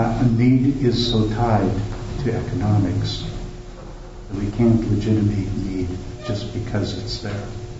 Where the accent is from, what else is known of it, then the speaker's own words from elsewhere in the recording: Nanaimo, British Columbia, Canada; My hometown, Nanaimo, has replicated that study and come up with the same conclusions.